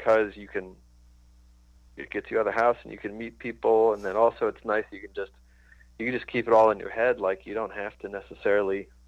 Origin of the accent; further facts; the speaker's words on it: Bethlehem, Pennsylvania, United States; also born or lived in Kleckner'sville; I was born in Bethlehem, Pennsylvania, which is a little town.